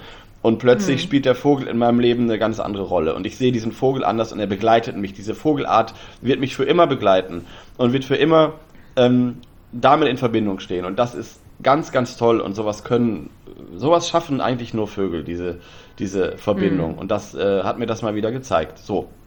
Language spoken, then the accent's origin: German; Lower Saxony, Germany; das ist westliches Niedersachsen, wo die leben, also in meinem Geburtsort